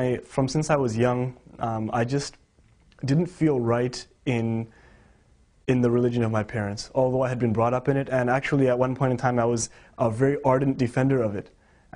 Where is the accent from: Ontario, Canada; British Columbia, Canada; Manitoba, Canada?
Ontario, Canada; Toronto; Well, I was born in Toronto. I've been born and brought up over here, but my family's from an Indian background. So a lot of my life had to do with, I guess, a mix of Canadian culture as well as at home the Indian side of things.